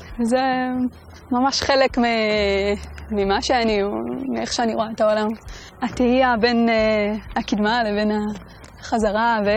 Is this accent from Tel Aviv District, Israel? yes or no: no; Motza, Jerusalem District, Israel; גדלתי במוצא, בבית של אמנים.